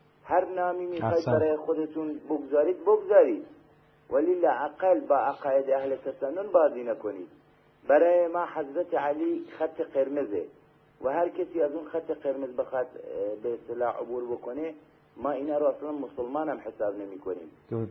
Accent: Iran; بالاخره ما وطنمون مال ایرانه

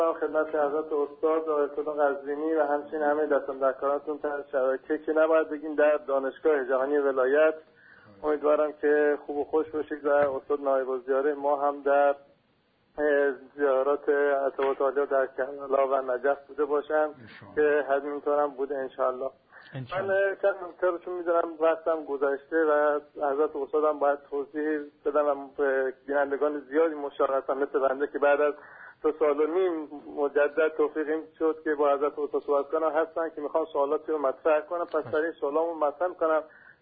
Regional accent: Afghanistan; born there; در کشور افغانستان، کشوری که حالا زادگاه من بوده

